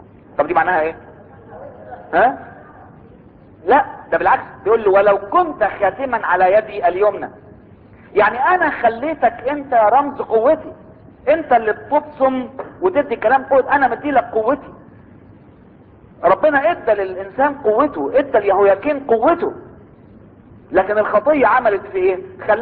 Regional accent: Egypt; ختم النسر اللي بيخلي الورق عندنا في مصر له قوة يعني نفاذة

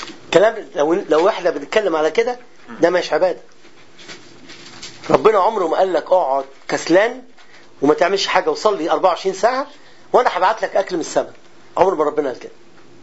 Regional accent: Syria; انا يعني انا سوري

